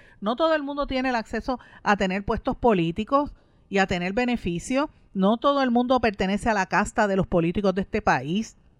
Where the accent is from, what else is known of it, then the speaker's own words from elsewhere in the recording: Guaynabo, Puerto Rico; el que sabe que somos de Guaynabo sabe que lo que estoy diciendo es correcto.